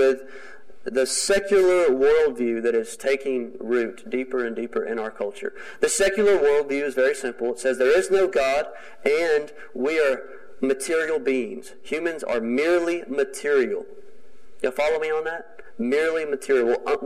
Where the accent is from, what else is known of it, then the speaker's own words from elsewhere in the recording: Texas, United States; I grew up in the East Texas version of Noah's Ark, okay?